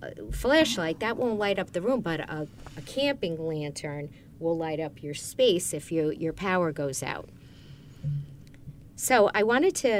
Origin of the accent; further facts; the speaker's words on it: Buffalo, New York, United States; I'm from Buffalo, so I'm going to do it myself.